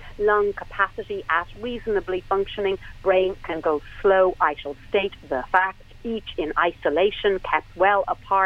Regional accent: India; But India is very much a part of who I am. And as I say to people, if I'm Indian, then I'm Tamil. So, India is a very huge part of my life and of who I am.

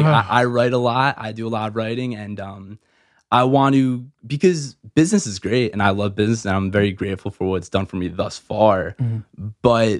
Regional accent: Pequannock, New Jersey, United States; Went to school in Pequannock.

